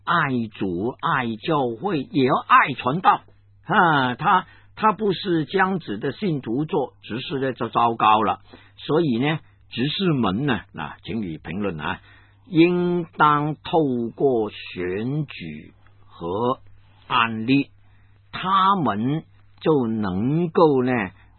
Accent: Guangdong, China; accent: Cantonese; first language Cantonese; Chinese is a second language; 炒鱿鱼啊，我们广东话说炒鱿鱼。

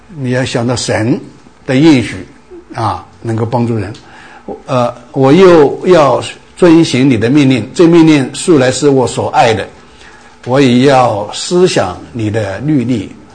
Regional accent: Taiwan; 我们从台湾来的就好记啊，我们台湾有个三七五锦珠啊

